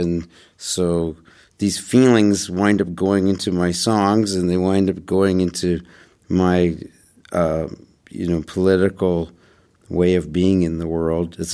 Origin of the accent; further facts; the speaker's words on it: Vancouver, British Columbia, Canada; I grew up in Vancouver in a Jewish house, but not a Orthodox Jewish house, in a neighborhood that wasn't Jewish.